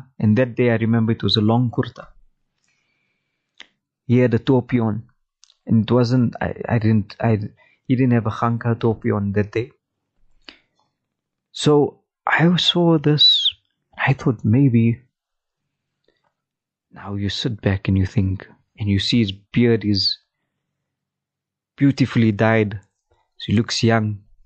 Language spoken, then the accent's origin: English; South Africa; You feel uncomfortable as a South African youth, youngster.